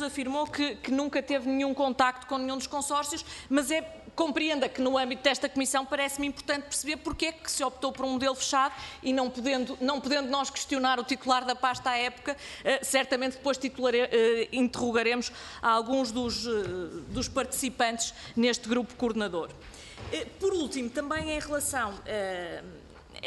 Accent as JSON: {"language": "Portuguese", "country": "Portugal", "said": "Nossa, enquanto portugueses, sim."}